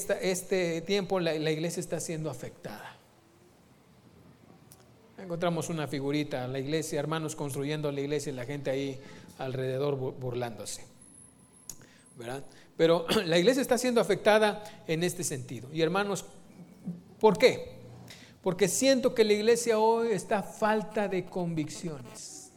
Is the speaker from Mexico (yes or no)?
yes; Mexico; dicen que es presidente de México, mío no es